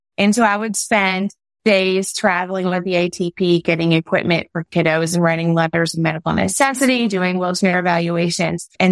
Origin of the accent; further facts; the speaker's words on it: Morehead, Kentucky, United States; And I remember sitting at this little bakery in Morehead, Kentucky, my hometown.